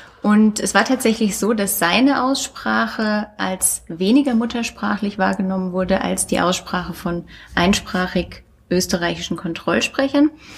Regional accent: Germany; accent: German; kann ich natürlich versuchen, meinen typisch deutschen Akzent zu unterdrücken oder hervorzukehren.

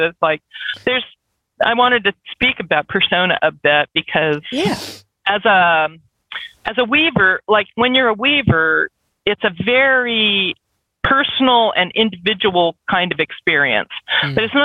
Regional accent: California, United States; I was raised in California, so in Northern California

